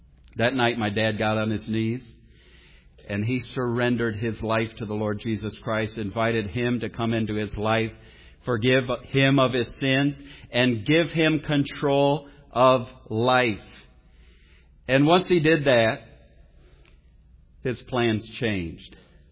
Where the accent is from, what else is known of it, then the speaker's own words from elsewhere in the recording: Dalton, Georgia, United States; born there; I was born in Dalton, Georgia, and my brother was born across the state line in Tennessee.